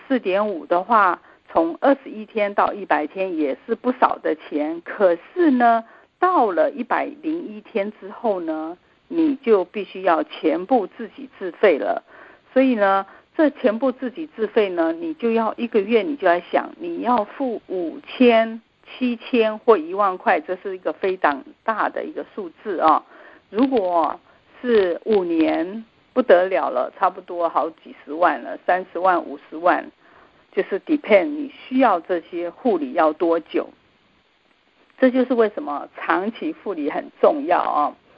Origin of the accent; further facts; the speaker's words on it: China; 我现在就是想知道说，我们中国人很怕讲什么东西呢？